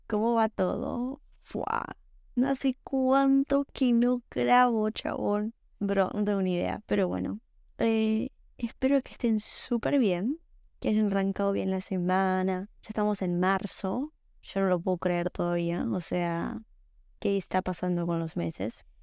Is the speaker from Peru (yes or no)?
no; Argentina; now in Barcelona, Spain; me cambié de país, ahora vivo, antes era, bueno, soy de Argentina y me vine para Barcelona